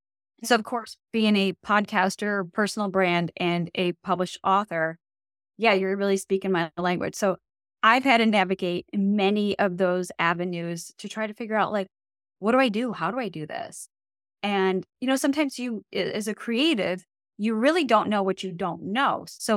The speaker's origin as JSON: {"language": "English", "region": "New Jersey", "country": "United States", "said": "We met up in person in New Jersey. We're both from Jersey."}